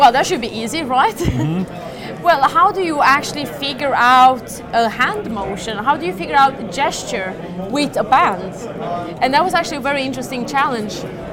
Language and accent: English; Sweden; Yeah, I mean, I'm from Sweden, and Phoenix is quite different from Sweden in the summer.